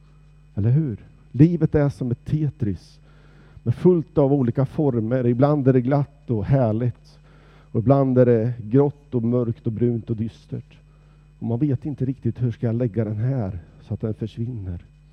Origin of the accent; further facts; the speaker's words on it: Sonstorp, Östergötland, Sweden; Också igår när jag åkte ända hela vägen till där jag kommer från i Sonstorp